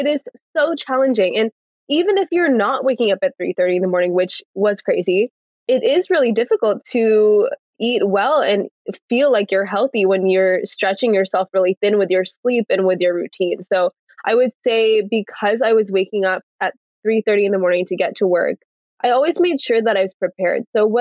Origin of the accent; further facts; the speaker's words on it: Newport Beach, California, United States; I think I was lacking that growing up in Newport Beach.